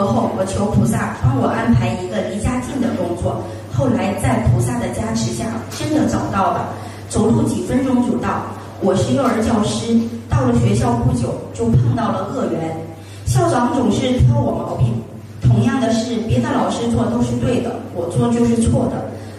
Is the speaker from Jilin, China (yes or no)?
yes; Yanbian, Jilin, China; now in Singapore; 我来自东北延边，那边的人很会打架的，东北虎就是给我们起的名字。